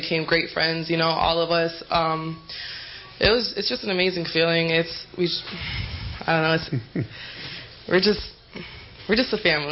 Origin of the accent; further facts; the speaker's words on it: Puerto Rico; from Puerto Rico, number 5.